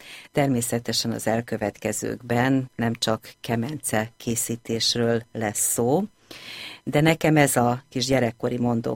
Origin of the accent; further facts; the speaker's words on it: Zala, Hungary; ők mindketten zalaiak, és én is Zalában, egy nagyon pici faluban töltöttem a gyermekkoromat